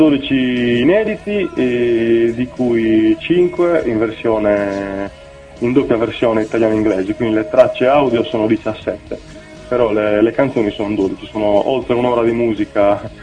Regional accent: Sardinia, Italy; Io vengo dalla Sardegna, quindi diciamo isolano, diciamo che entro il mare, quindi io spessissimo, quasi tutti i fine settimana, suono nei locali della mia zona

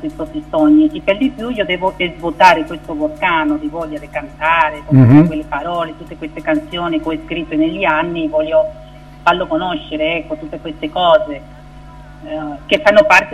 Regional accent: Santo Domingo, Distrito Nacional, Dominican Republic; ispirandomi ai ritmi che hanno segnalato la mia infanzia a Santo Domingo.

